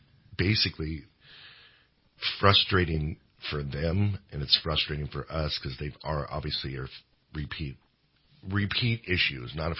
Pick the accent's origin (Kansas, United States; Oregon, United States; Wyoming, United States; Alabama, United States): Oregon, United States; Portland; Yeah, I'm born and raised in Portland, and that's why I'm so outspoken about this.